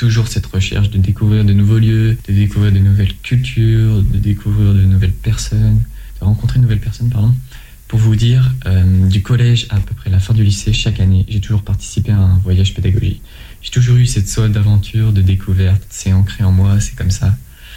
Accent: Normandy, France; j'ai actuellement 20 ans, je suis natif de la Manche.

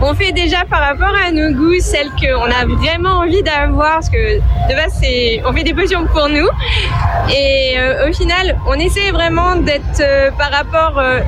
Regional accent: Rouen, Normandy, France; Pas du tout, on est de Rouen.

